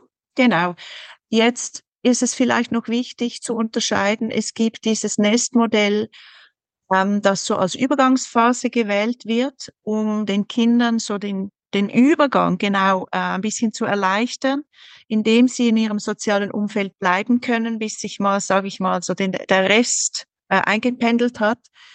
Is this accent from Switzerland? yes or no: yes; Switzerland; Ich komme aus der Schweiz, wie man unschwer erhören kann.